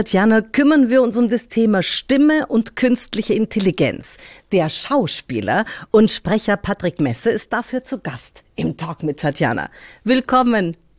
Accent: Munich, Bavaria, Germany; born there; München bin ich geboren

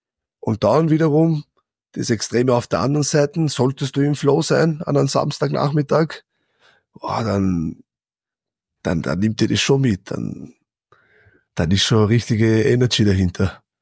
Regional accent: Austria; now in England; wie schwierig das ist, das in England zu schaffen als Österreicher.

